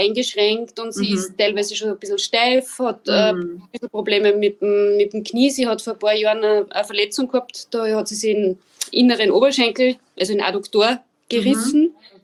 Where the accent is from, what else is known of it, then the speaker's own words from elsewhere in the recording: Linz, Upper Austria, Austria; Ich komme aus Oberösterreich, aus Linz